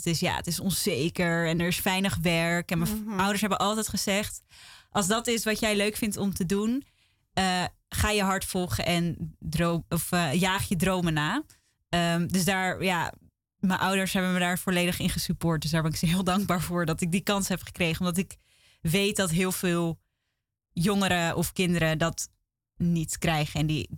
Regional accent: Amstelveen, North Holland, Netherlands; En ik ben geboren en getogen in Amstelveen. En daar heb ik eigenlijk mijn hele leven gewoond en woon ik nu nog steeds.

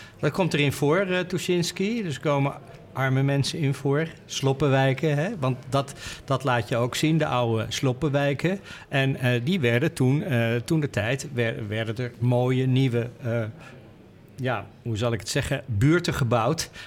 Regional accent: Amsterdam, North Holland, Netherlands; ook als Amsterdammer.

